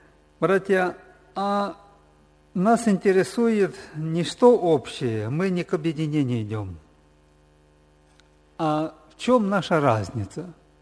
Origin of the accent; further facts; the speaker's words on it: Moldova; Я из Молдавии, недалеко от Кишинева. 76-го года в церкви.